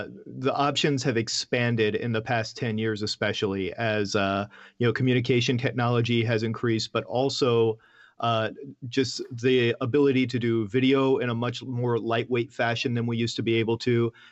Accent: Atlanta, Georgia, United States; So I grew up in Atlanta, in Georgia, and my father played in bands and did martial arts and stuff.

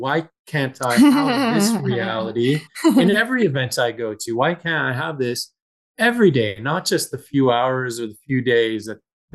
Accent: Calgary, Alberta, Canada; So, Calgary is my hometown.

